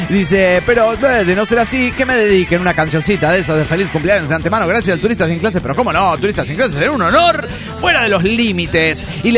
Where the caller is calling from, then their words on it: Tijuana, Baja California, Mexico; de Tijuana, Baja California, México.